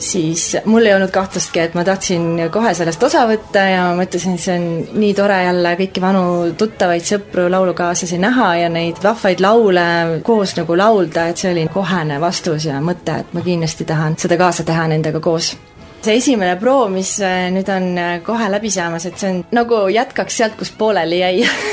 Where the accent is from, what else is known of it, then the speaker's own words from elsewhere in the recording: Kohila, Rapla County, Estonia; pärit Kohilast, praegu elan ka Kohilas